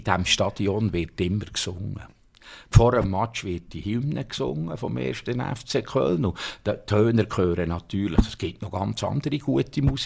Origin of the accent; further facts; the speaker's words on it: Bern, Switzerland; Ich bin kein typischer Berner.